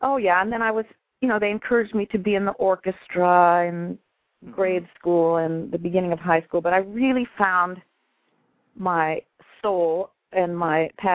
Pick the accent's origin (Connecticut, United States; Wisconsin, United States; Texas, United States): Texas, United States; El Paso; Well, I was born and raised in El Paso, Texas.